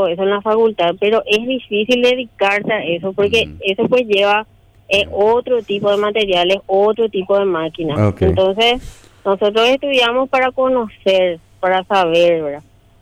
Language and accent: Spanish; Asunción, Paraguay; Y yo soy de Asunción